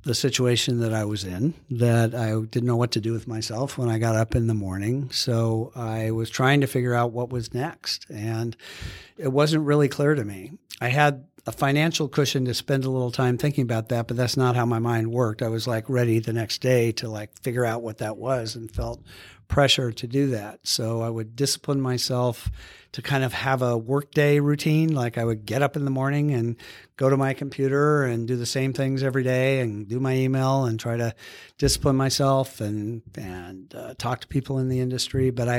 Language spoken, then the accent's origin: English; Seattle, Washington, United States; And I grew up in Seattle. Getting back on the West Coast sounded kind of interesting after 17 winters in New York City.